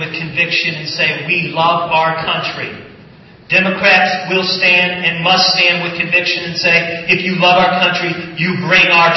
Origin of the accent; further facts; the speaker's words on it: Ohio, United States; I come from Ottawa County. I am the last Democratic legislator left in 29 counties in northwest Ohio outside the city of Toledo.